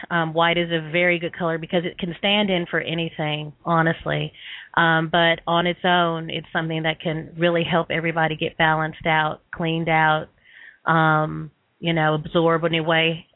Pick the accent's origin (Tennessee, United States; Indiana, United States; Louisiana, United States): Tennessee, United States; also born or lived in Massachusetts; Okay. Well, I grew up in Tennessee.